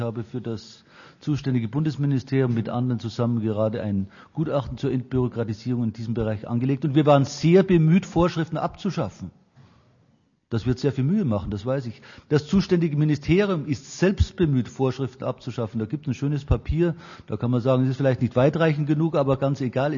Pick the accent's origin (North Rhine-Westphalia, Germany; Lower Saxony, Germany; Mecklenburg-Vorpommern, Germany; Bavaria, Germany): Bavaria, Germany; Es tut mir leid, dass ich auf Bayern als Bayer ab und zu da ein bisschen negativ hinweisen muss